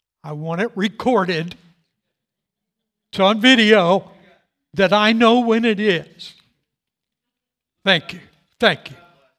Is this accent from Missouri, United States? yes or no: yes; St. Louis, Missouri, United States; Now, I grew up in St. Louis, taught my whole life not to stand up in a boat.